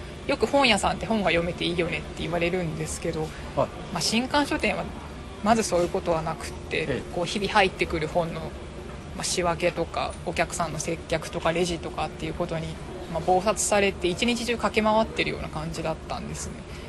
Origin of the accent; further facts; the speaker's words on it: Kanagawa, Japan; also born or lived in Tokyo; now in Naha, Japan; でその前ずっと、出身が私神奈川なんですけれども